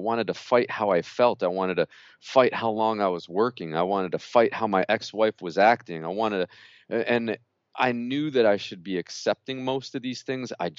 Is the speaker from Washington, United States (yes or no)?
no; New York, United States; And I'm from New York.